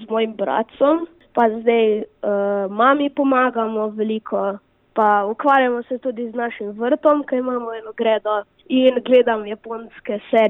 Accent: Postojna, Littoral–Inner Carniola, Slovenia; accent: Postojna; če imam kakšne napake z mojim postojnskim naglasom

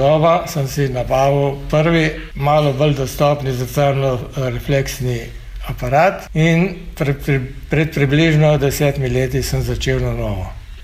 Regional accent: Metlika, Southeast Slovenia, Slovenia; born there; moved away as an adult; now in Ilirska Bistrica, Slovenia; Jaz sem rojen v Metliki. In sem se preselil v Ilirsko Bistrico pred 34 leti.

